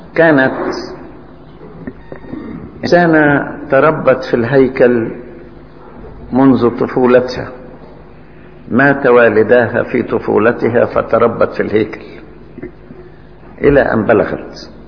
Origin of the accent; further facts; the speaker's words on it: Egypt; العذراء زارت بلادنا مصر، وفي أماكن كثيرة تقدست بها. موجود عندنا هنا شجرة العذراء في المطرية